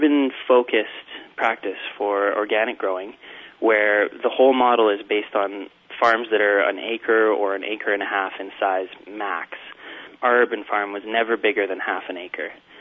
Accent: Calgary, Alberta, Canada; We're all born and raised in Calgary, and we're really passionate about giving back to the city through being involved in the local food movement.

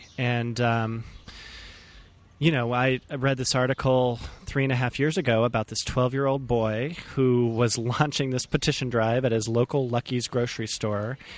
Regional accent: Colorado Springs, Colorado, United States; now in San Francisco, United States; I'm from San Francisco, California, originally from Colorado Springs.

